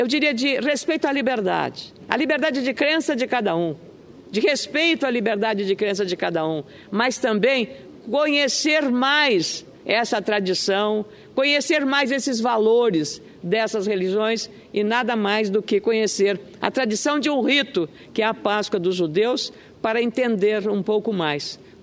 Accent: Rio Grande do Sul, Brazil; Então, eu, como gaúcha

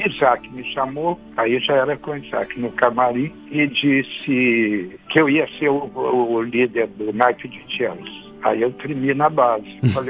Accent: Belo Horizonte, Minas Gerais, Brazil; moved away; quando eu vim para o Rio, eu sou de Belo Horizonte, mineiro, né?

